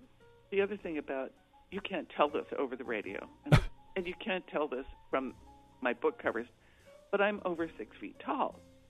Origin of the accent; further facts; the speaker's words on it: Arizona, United States; I grew up in Cochise County, but we didn't learn anything about the people who had lived in the desert before we got there.